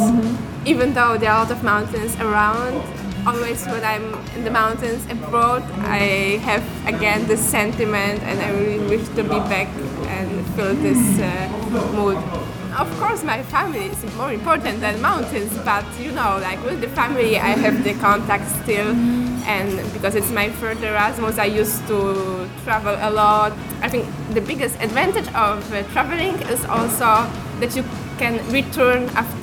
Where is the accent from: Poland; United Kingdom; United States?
Poland; Gdańsk, Pomeranian Voivodeship; English is a second language; now in Ljubljana, Slovenia; I come from Gdańsk, so